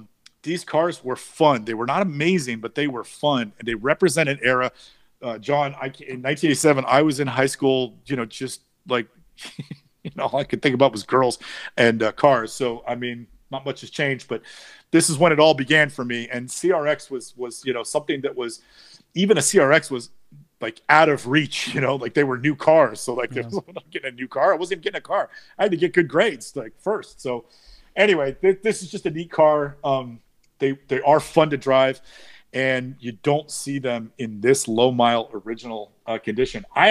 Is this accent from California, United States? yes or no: yes; San Francisco, California, United States; Like I grew up in San Francisco. So if you're driving across the city, you're hills and stop signs and traffic all around you.